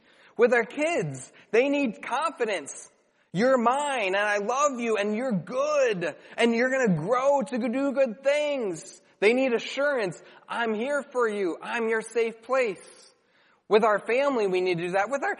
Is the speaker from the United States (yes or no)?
yes; United States; born there; I was reminded of the confidence that I have being born as an American.